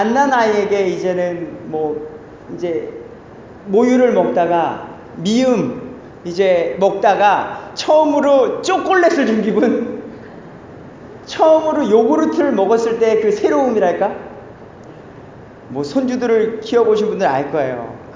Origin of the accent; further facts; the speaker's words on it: South Korea; now in Canada; 자유민주주의 대한민국에 태어난 감사요. 전 아주 좋은 시대에 태어났습니다.